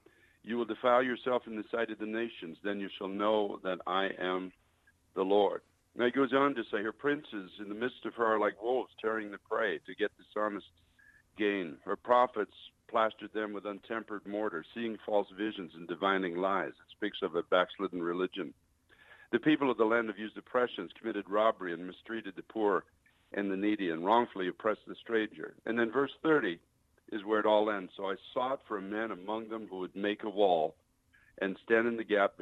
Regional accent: Canada; now in United States; I came into this country as a Canadian. I've been here now 24 years. I'm now an American citizen.

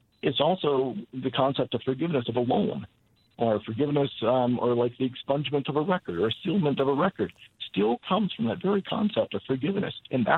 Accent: Pineville, Louisiana, United States; moved away as an adult; now in North Dakota, United States; I grew up in Louisiana. And I moved up to North Dakota 10 years ago. I grew up in a little town called Pineville.

